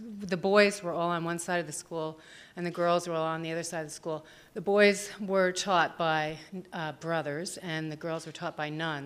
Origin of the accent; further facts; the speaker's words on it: Springfield, New Jersey, United States; I grew up in Springfield, New Jersey, and raised my children in Fairfield County, but they were all born in New Jersey.